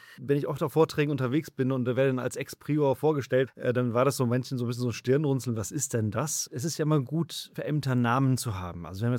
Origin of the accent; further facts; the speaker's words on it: South Africa; moved away as an adult; now in Germany; Jahrgang 76, das ist ja so eine Kennziffer, mit der man in der Regel anfängt. Aufgewachsen in Südafrika, schon mit 19 in der OJC gewesen, damals direkt frisch aus Südafrika.